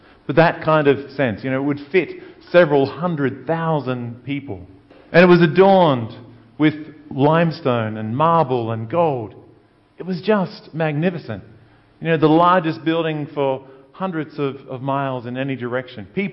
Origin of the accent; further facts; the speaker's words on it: Brogo, New South Wales, Australia; Maybe it's, you know, place where I came from Brogo. That kind of territory. And so you know, like I know that as a country kid.